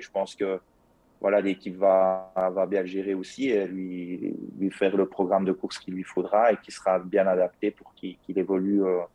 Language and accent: French; Wallonia, Belgium; accent: Liège; je viens de la province de Liège, donc ça doit s'entendre à mon accent